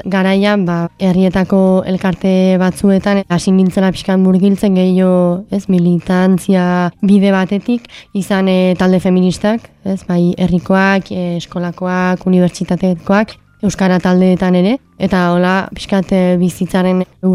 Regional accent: Hendaye, Nouvelle-Aquitaine, France; first language Basque; Hendaiatik heldu naiz eta duela hilabete hasi nintzen On Piztu elkartean lanean. 24 urte ditut

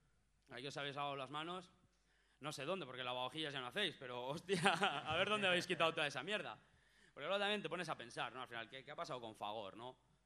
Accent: Urretxu, Basque Country, Spain; A ver, pues venimos de Urretxu Zumarra, igual no lo hemos dicho, no importa, del Valle Aquelao.

